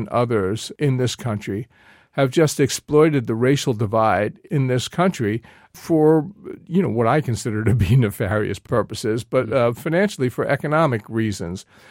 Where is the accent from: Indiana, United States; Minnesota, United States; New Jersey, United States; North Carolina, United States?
New Jersey, United States; Montclair; I grew up in Montclair, New Jersey, which is a very progressive town